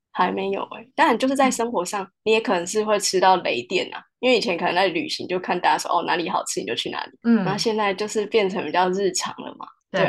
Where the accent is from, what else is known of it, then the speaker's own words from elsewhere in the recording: Hualien, Hualien County, Taiwan; also born or lived in Taipei / Taichung / Chiayi; 我其实在花莲长大，我是台北出生，然后花莲长大。对啊，在台北就住一个月啦，就满月。好，然后我在花莲长大，对啊，一直到国中毕，哎，要升国中的时候就到台中读书。